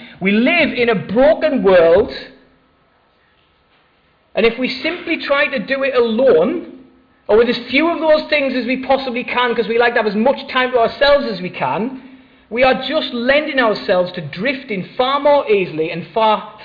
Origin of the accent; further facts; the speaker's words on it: Sunderland, North East England, United Kingdom; It doesn't have to be a hot day in Sunderland. I grew up in Sunderland.